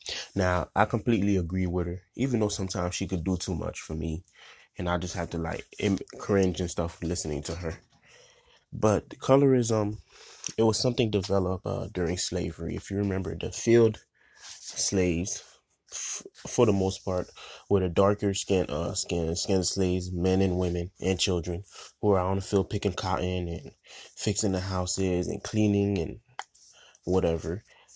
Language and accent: English; Haiti; And unfortunately, this is in the Caribbean too, in my home country of Haiti.